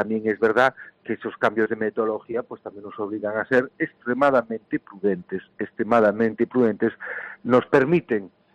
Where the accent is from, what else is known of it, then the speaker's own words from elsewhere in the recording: Galicia, Spain; yo creo que como gallegos que nos sentimos orgullosos